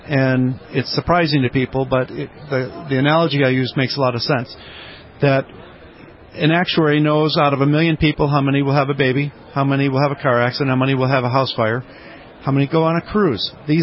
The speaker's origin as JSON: {"language": "English", "town": "Chicago", "region": "Illinois", "country": "United States", "said": "Yeah, the short version is I'm from Chicago and I had an office in a bank"}